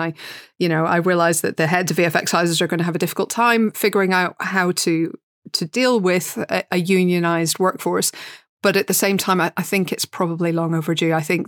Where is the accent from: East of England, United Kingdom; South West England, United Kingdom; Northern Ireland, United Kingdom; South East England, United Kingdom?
Northern Ireland, United Kingdom; are very familiar with as Northern Irish people.